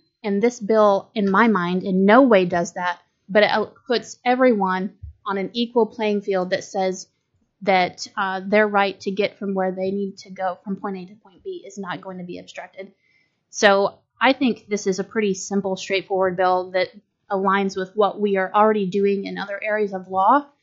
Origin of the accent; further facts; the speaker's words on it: Homer, United States; I come from Homer. I grew up there. If there's anyone who can protest, it is my community.